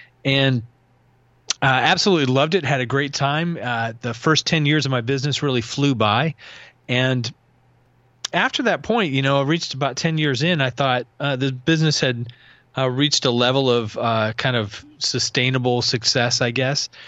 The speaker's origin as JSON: {"language": "English", "town": "Chelsea", "region": "Michigan", "country": "United States", "said": "So I'm originally from Ann Arbor, and just outside of Ann Arbor, a little town called Chelsea."}